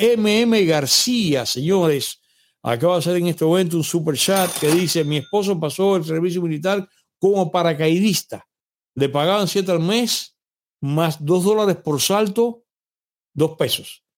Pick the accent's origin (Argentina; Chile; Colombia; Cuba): Cuba; Cienfuegos; Lo pasé en La Habana, soy de Cienfuegos.